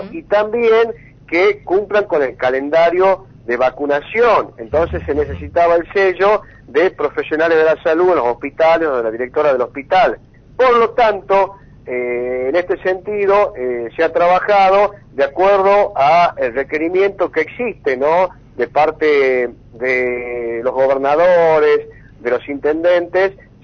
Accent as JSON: {"language": "Spanish", "country": "Argentina", "said": "como argentinos y argentinas"}